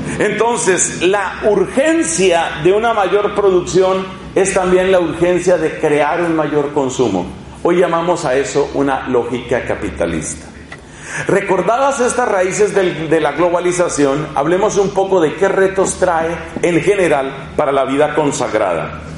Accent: Bogotá, Bogotá D.C., Colombia; A la edad que tengo, ya lo mío son 50 años, a la edad que tengo, yo puedo recordar que en mi infancia y en mi adolescencia, yo todavía conocí en Bogotá, capital de mi país

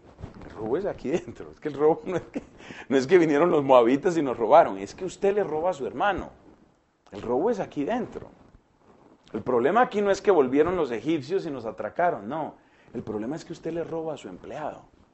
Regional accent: Colombia; Más o menos como somos los colombianos

